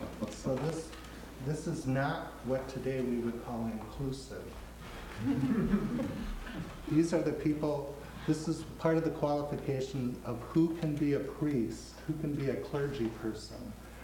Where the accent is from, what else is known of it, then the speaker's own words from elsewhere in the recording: Minnesota, United States; As I told you, I grew up in Minnesota